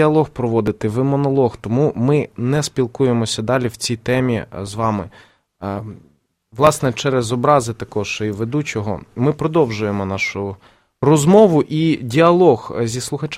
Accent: Luhansk, Luhansk Oblast, Ukraine; я просто сам звідти, я из Луганска, я народився в Луганську

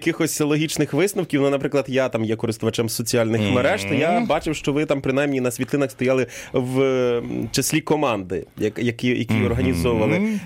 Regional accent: Khmelnytskyi Oblast, Ukraine; бо я не звідси, так, я з Кам'янець-Подільської

